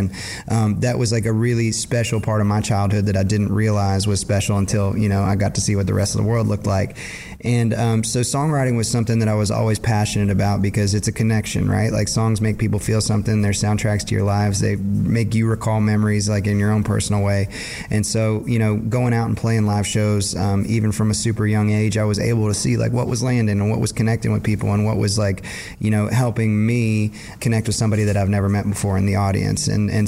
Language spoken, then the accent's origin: English; Austin, Texas, United States; I told you I grew up in Austin, Texas.